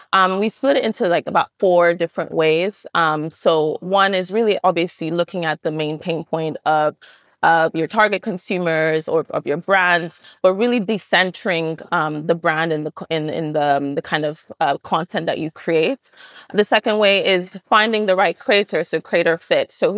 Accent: Nigeria; also born or lived in United States; So my background, I'm Nigerian, but spent a lot of time in the US, specifically in the media world, as well as advertising world.

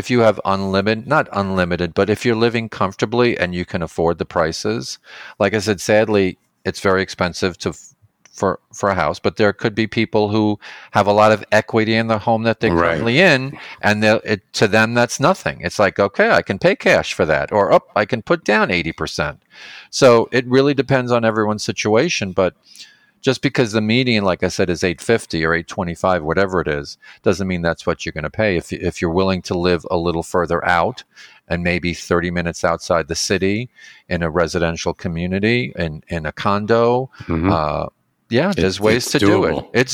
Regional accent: East Coast, United States; I grew up on the East Coast. Mm-hmm. My family's 99% of them are back east.

